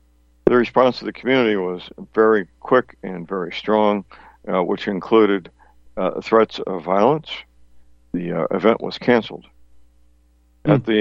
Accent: Steelville, Missouri, United States; Here locally in my hometown, Steelville, Missouri

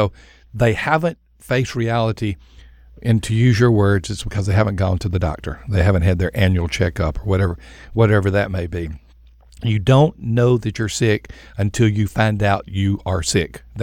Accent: Union Springs, Alabama, United States; going back to my hometown of Union Springs, Alabama, South Alabama.

